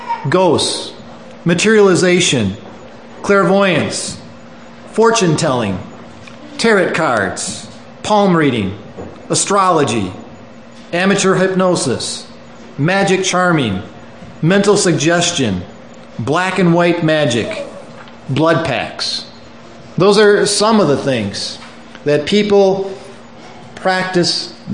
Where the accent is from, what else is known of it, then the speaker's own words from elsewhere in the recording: Union Grove, United States; In a church where I was growing up in Union Grove, we had a person who was formerly a member of the Church of Satan.